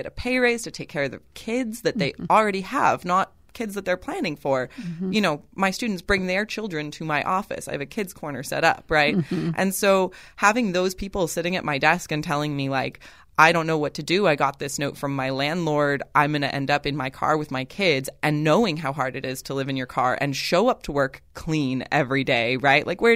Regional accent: Washington, United States; now in California, United States; I'm very lucky and grateful to be a Californian. I was not born one. I'm from Washington State.

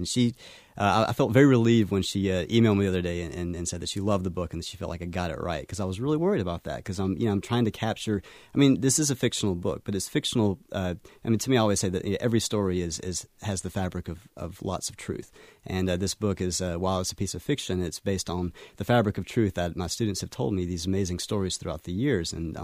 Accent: the South, United States; accent: Southern; I was amazed by how many people told me that I was an idiot simply because of my Southern accent

